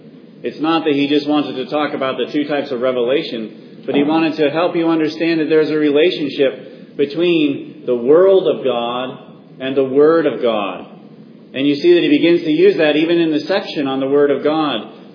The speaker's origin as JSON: {"language": "English", "region": "Wyoming", "country": "United States", "tie": "born or raised there", "said": "I grew up in Wyoming, where I got to see mountains, majestic rocky mountains, snow-capped peaks and bighorn sheep and elk and all kinds of wild things."}